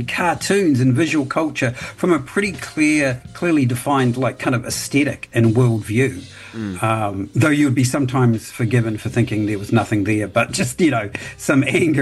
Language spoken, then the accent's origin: English; Dunedin, Otago, New Zealand; I grew up in Dunedin, and I had been listening to it as a high school student